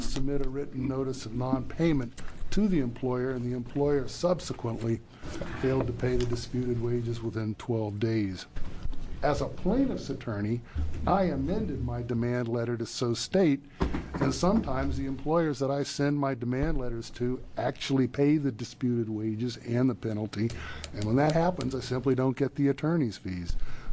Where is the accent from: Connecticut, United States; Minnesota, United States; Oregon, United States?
Oregon, United States; Coos Bay; I'm an attorney from Coos Bay